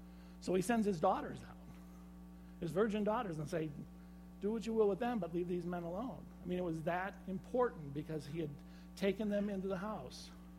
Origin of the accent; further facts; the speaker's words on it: Elsie, Michigan, United States; Actually, the woman involved with that is from my hometown area, up in Elsie, Michigan.